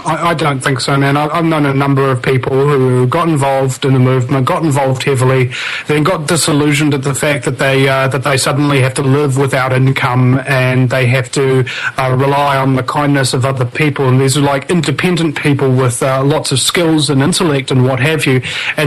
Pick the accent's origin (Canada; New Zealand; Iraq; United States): New Zealand; Yes, I know I'm a New Zealander